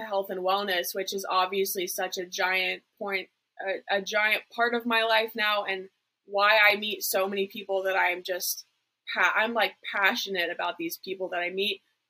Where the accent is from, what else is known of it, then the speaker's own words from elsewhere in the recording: Florida, United States; I grew up in South Florida.